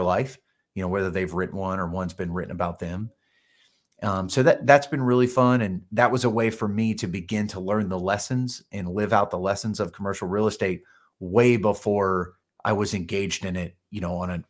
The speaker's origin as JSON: {"language": "English", "region": "Kentucky", "country": "United States", "tie": "born or raised there", "said": "he's from Northern Kentucky, which is actually my hometown."}